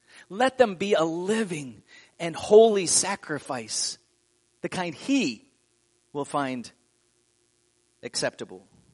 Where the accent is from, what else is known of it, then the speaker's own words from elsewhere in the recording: Midwest, United States; I mean, and I'm being from the Midwest. I'm familiar with the weather and stuff like that.